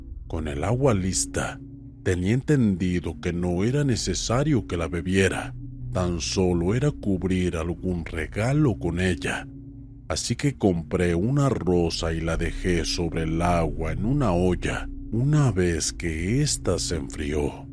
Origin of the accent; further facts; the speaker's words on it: Veracruz, Mexico; soy de Veracruz.